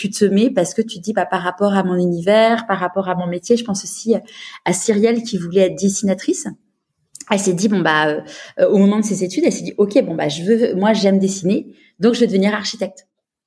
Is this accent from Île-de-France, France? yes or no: yes; Neuilly-sur-Seine, Île-de-France, France; moi, j'ai grandi à Neuilly.